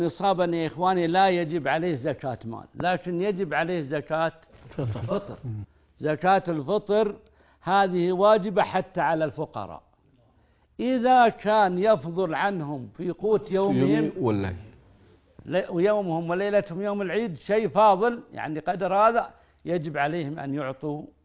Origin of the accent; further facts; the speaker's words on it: Saudi Arabia; هذه يا أخي تختلف بعض البلدان، بأن عندنا في السعودية مثلا الحمد لله ما هي محتاجة للزكاة